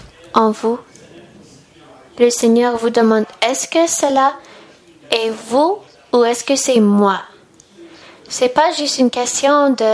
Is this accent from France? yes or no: no; China; French is a second language; moi je suis chinois, j'ai 5000 ans de culture